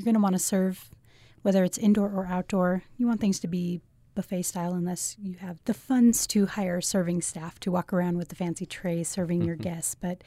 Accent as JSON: {"language": "English", "region": "California", "country": "United States", "tie": "born or raised there", "lives_now": "Utah, United States", "said": "Growing up in Southern California, if you were invited somewhere, you needed to reply."}